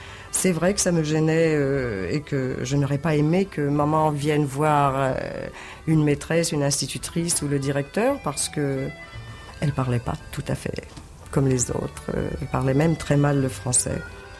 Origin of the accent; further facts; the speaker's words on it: Paris, Île-de-France, France; born there; Moi, je suis née à Paris. Et de parents d'origine polonaise. Hein. Nous sommes juifs d'origine polonaise. Mes parents sont venus en 23 en France. Je suis née en 24.